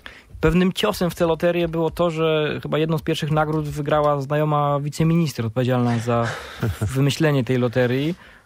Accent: Gdańsk, Pomeranian Voivodeship, Poland; ja jako gdańszczanin jednak odwieczny

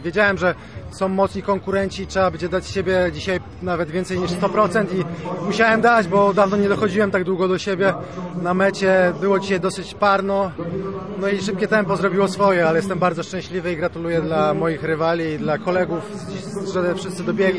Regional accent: Zielona Góra, Lubusz Voivodeship, Poland; Ja jestem z Zielonej Góry, moja partnerka z Polic, ale teraz przenosimy się do Karlina koło Koszalina

